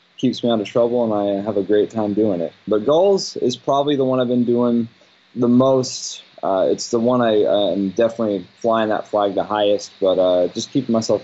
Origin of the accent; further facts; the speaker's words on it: Newport, Oregon, United States; now in Portland, United States; I grew up in Newport, Oregon, and I moved to Portland about 20 years ago